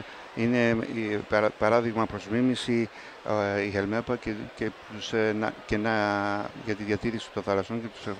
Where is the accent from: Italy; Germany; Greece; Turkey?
Greece; Kasos, South Aegean; at my home island, στο νησί μου, την Κάσο.